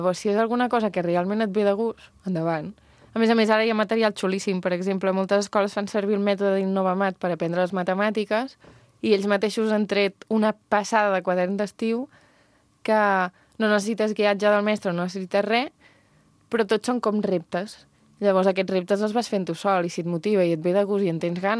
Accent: Vilafranca del Penedès, Catalonia, Spain; Aquí som molt de Vilafranca, ens agrada molt la festa major, moltíssim.

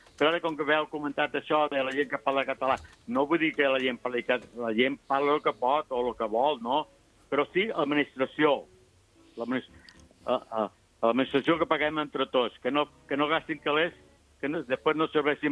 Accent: Andalusia, Spain; Catalan is a second language; Jo sóc andalús i parlo català

